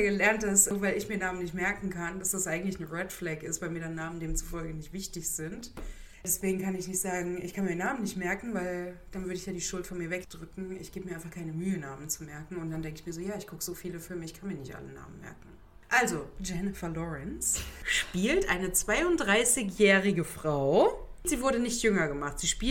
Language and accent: German; Germany; Das ist ja auch als Deutsche, kriegt man das ja mit der Muttermilch.